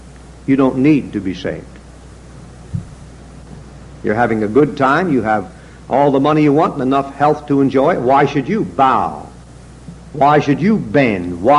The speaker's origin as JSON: {"language": "English", "country": "United States", "tie": "born there", "said": "I am an American, born an American. Thank God for America."}